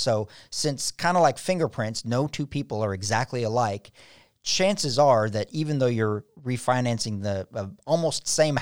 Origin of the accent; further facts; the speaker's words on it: California, United States; moved away; but I moved here from California originally, where if it got below 60, everybody was reaching for their ski jackets.